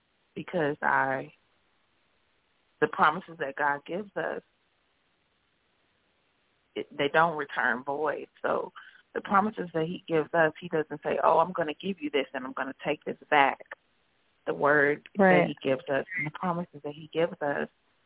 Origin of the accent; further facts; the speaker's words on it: Dallas, Texas, United States; I ended up coming back to my family in Dallas, because I'm originally from Dallas.